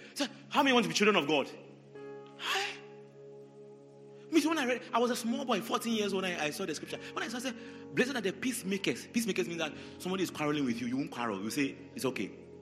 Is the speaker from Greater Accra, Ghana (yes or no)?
no; Kumasi, Ashanti, Ghana; Me, I came from Kumasi, but you can't go anywhere.